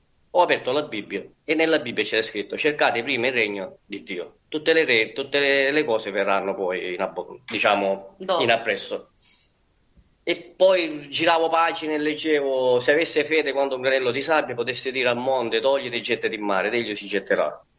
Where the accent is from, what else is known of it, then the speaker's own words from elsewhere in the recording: Catania, Sicily, Italy; Perché sono siciliano, sono di Catania.